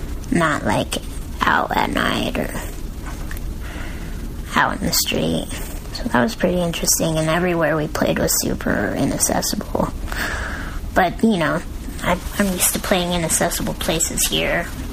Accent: Denver, Colorado, United States; I mean, like, growing up in Denver is pretty, like, I've always been raised around a lot of Mexicans, and I have Mexican family.

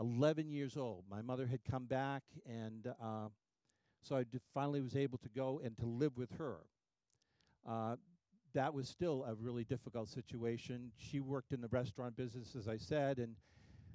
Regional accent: Brockton, Massachusetts, United States; also born or lived in Stoughton; originally are from the South Shore. Cindy and I met in high school, went to Whitman Hanson High School. I was born in Brockton, Mass., the Brockton Hospital, and lived in Stoughton when I was first born.

